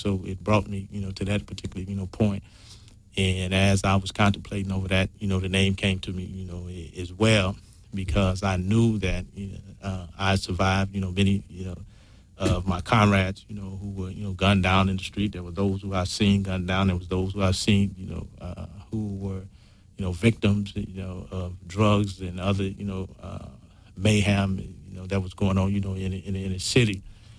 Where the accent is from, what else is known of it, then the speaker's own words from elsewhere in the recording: Los Angeles, California, United States; I'm from the Jordan Downs Housing Projects. You know, I have family in all 4 of them, you know, in the Nixon Guards, you know, as well as, you know, the Imperial Courts